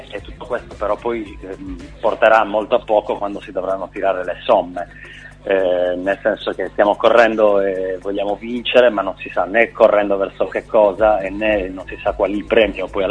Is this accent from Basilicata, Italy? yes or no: no; Cagliari, Sardinia, Italy; noi sardi, veniamo da Cagliari